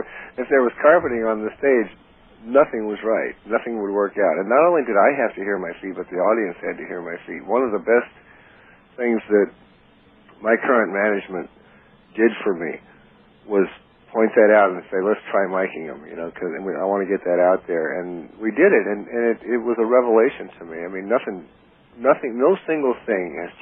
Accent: Miami, Florida, United States; born there; also born or lived in Ecuador / Texas / New Orleans; I was born in Miami, and that was strictly a matter of convenience because my father happened to be stationed there at the time. And I don't think we stayed there more than 6 or 7 months. And then we went to Ecuador

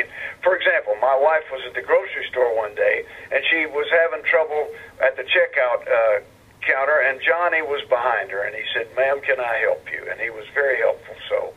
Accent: the South, United States; I mean, I was brought up in the Baptist church in the South. My mama was a Sunday school teacher

